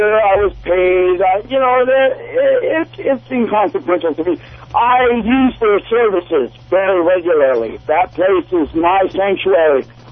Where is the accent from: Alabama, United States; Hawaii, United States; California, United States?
California, United States; Los Gatos; now in Santa Cruz, United States; I've been here for 10 years. I'm originally from Los Gatos, California.